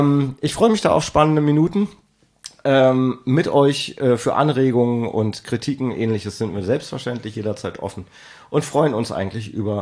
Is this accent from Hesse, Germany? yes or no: no; Berlin, Germany; Unbedingt, als Berliner ist